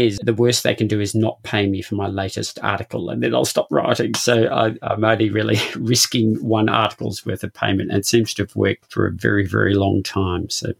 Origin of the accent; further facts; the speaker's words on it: Brisbane, Queensland, Australia; This will be my last podcast as a Queenslander for some time. So I am heading off to a rather small island in the Northern Territory for the upcoming years.